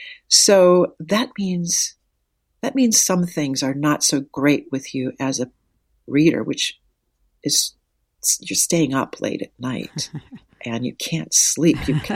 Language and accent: English; Wahpeton, North Dakota, United States; I grew up in Wahpeton, North Dakota, and of course I went to a library there.